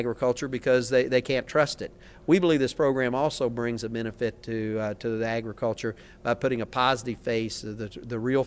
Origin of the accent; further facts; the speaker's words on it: Missouri, United States; I'm from the Show Me State, and so the proof's in the pudding.